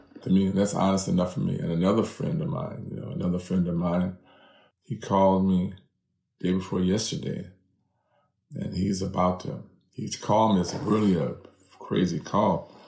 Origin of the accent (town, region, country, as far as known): California, United States